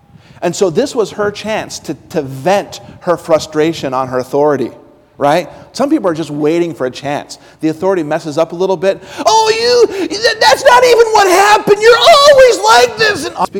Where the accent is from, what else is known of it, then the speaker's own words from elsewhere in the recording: Utah, United States; I don't recommend it, even though I grew up in Utah.